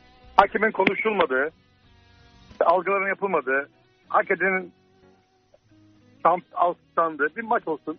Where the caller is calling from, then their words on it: Istanbul, Turkey; İstanbul'da arıyorum abi.